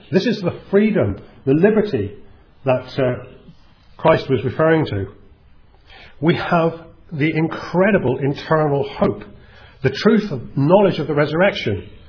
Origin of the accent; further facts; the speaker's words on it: South West England, United Kingdom; I can't claim it's because I'm Cornish after all.